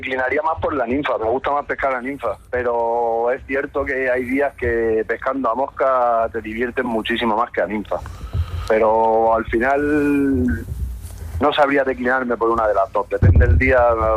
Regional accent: Jerte, Extremadura, Spain; al final soy de Jerte, nacido en Jerte, vivo ahí

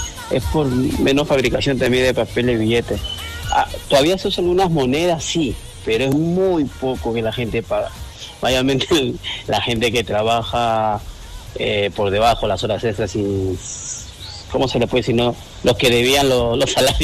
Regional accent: Peru; also born or lived in Spain; now in Stockholm, Sweden; soy de Perú, claro, estuve en España festejando la Magdalena en Castellón y las fallas en Valencia.

